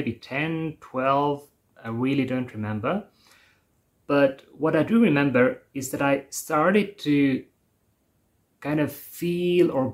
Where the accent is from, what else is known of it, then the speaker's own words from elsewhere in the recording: Vastselina, Võru County, Estonia; I come from a really small place in Estonia called Vastselina. And at the time, it had around maybe 1,000 residents.